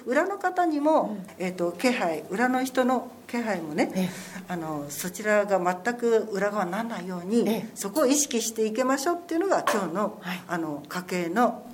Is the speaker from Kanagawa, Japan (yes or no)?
yes; Kawasaki, Kanagawa, Japan; now in Kashima, Japan; 私あの川崎から来たんですけれども